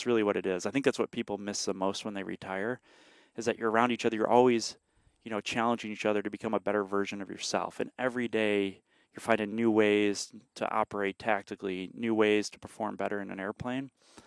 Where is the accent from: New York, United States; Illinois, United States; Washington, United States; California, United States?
Illinois, United States; if I can do this as a guy who, again, growing up in Illinois, Illinois public school education.